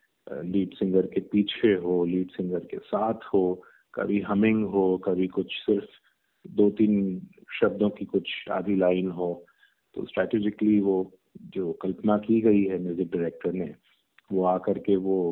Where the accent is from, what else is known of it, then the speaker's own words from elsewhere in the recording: Mumbai, Maharashtra, India; born there; मैं मुंबई में स्थित हूँ। मेरी पैदाइशी भी मुंबई की है और बेसिकली हम एक बिजनेस फैमिली से हैं